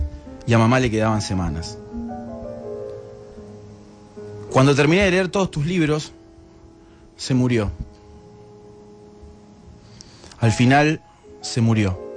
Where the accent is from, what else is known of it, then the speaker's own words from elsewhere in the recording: Argentina; Nosotros somos argentinos.